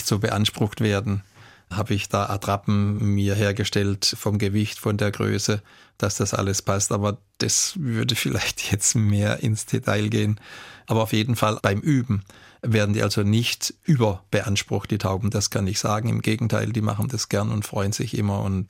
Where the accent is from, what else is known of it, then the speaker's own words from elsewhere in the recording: Karlsruhe, Baden-Württemberg, Germany; ich komme ja ursprünglich aus Karlsruhe-Neureuth und das ist ein bisschen ein eng bebautes Gebiet.